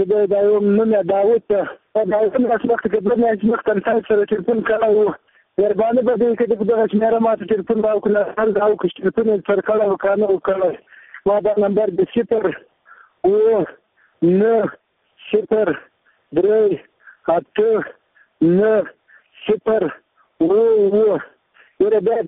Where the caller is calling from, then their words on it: Paktika, Afghanistan; زه د پکتیکا ولایت دی اخیله ولسوالۍ اوسیدونکی یم.